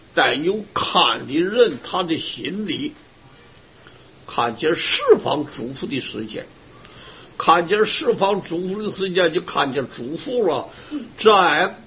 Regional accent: China; 就得像我们中国人会作诗的说一首诗，赞叹赞叹。

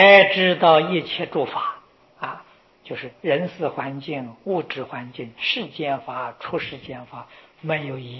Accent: China; 我们中国人讲孝，讲到孝呢，我们就想到大顺，尧舜禹汤舜王，这是在我们中国讲孝的时候以他为榜样。

